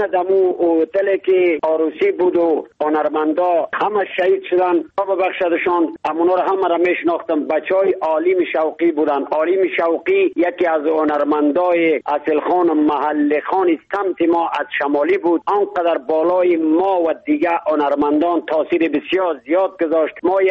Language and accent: Persian; Badakhshan, Afghanistan; چون خودم پامیری هستم، از پامیری بدخشان افغانستان هستم